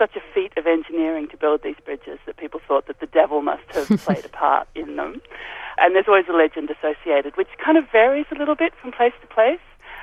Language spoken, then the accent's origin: English; Sydney, New South Wales, Australia; now in Berlin, Germany; I'm very urban. Like, I grew up in Sydney